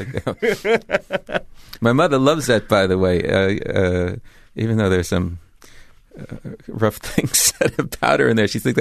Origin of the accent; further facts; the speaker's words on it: Czechia; accent: Czech; and apparently I did have a thick Czech accent, which is, it was sort of a amusing to my folks to a point.